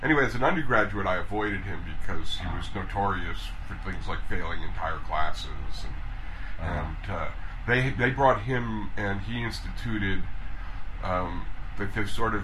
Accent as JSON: {"language": "English", "town": "Suffern", "region": "New York", "country": "United States", "said": "I'm from Suffern, New York, and played … stuff, you know"}